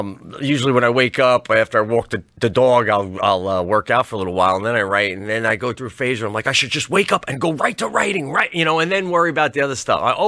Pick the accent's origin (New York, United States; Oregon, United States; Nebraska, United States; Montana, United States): New York, United States; Long Island; also born or lived in Fredonia; So I grew up on Long Island, ended up in this, you know, Fredonia town.